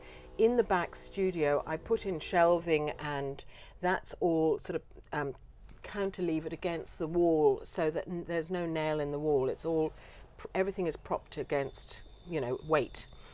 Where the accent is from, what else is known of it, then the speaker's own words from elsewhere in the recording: Dublin, Leinster, Ireland; moved away as an adult; I came here 32 years ago. I wanted to meet Aboriginal people. I was an artist from Dublin.